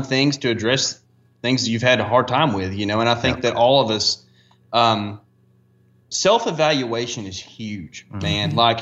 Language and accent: English; the South, United States; But it's just funny as a Southerner, like it sticks out.